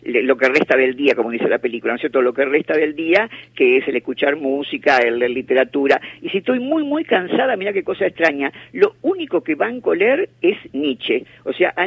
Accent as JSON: {"language": "Spanish", "country": "Argentina", "said": "soy argentina, y he sufrido en mi larga vida 7 golpes militares."}